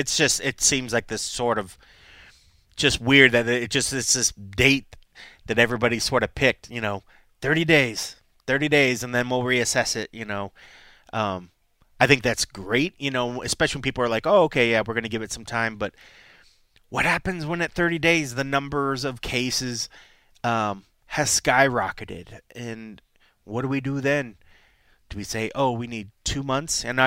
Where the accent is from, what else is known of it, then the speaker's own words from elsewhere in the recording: Columbus, Ohio, United States; Like, Columbus is being my hometown, and the fact that that's coming forward